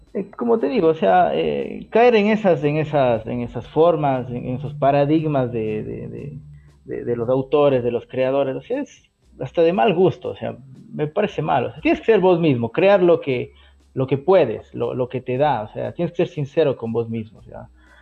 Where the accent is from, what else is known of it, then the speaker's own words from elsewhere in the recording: Píllaro, Tungurahua, Ecuador; me gustó la esencia de los diablos de Píllaro, ¿no? O sea, porque es de dónde vengo, soy ecuatoriano al final.